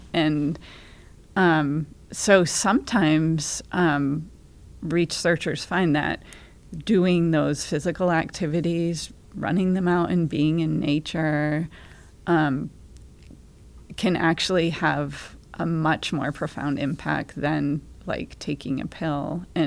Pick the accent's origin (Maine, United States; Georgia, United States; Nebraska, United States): Maine, United States; Blue Hill; I'm from Blue Hill, and I'm happy to be here.